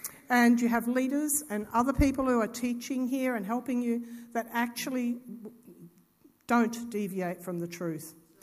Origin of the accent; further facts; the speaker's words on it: Victoria, Australia; I come from Victoria, guys. Things are not easy there.